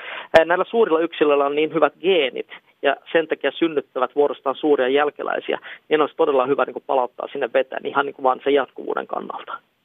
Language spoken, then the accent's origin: Finnish; Vaasa, Ostrobothnia, Finland; Esimerkiksi se Vaasan kieppeillä niin kalastan, mikä on niin kuin mun kotipaikkakunta, joka Etelä-Suomessa nykyään asunkin